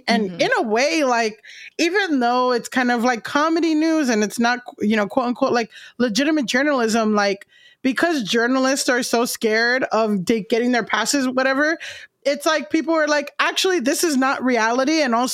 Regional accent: Florida, United States; now in New York, United States; You know, I live in New York, grew up in Florida

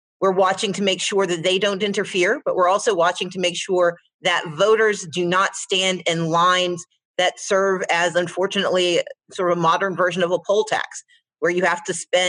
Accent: the South, United States; Reflecting on the fact that I'm a Southerner. I'm a daughter of the South, and I look at the 4 years, but I put it in the context of my 46 years on this earth.

